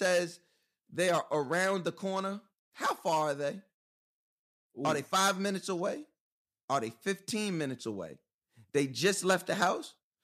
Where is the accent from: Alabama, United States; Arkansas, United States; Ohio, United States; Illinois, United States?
Ohio, United States; Cleveland; I'm from Cleveland. I'm from the old school.